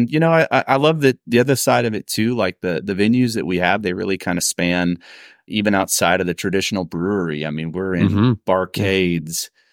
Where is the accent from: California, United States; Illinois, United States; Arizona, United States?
Illinois, United States; I mean, I'm from Southern Illinois. Okay. So I'm originally born and raised Southern Illinois, which is about 2 hours southeast of St. Louis.